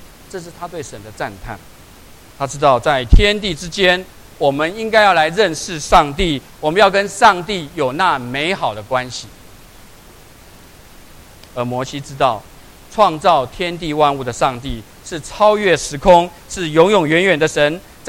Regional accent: Taiwan; now in United States; 我自己从台湾来的，我在美国纽约州念研究所，一晃眼就已经25年了。

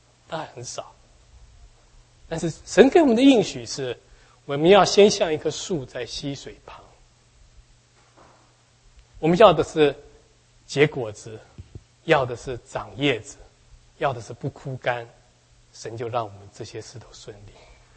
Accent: China; 那我们中国人讲，一般来说诗人讲到树通常都是这种形式的

